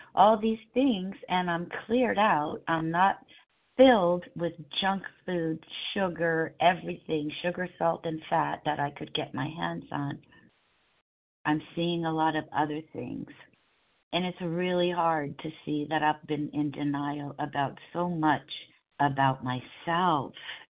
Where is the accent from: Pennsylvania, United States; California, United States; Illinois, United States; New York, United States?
California, United States; from Southern California, gratefully recovered compulsive overeater for today.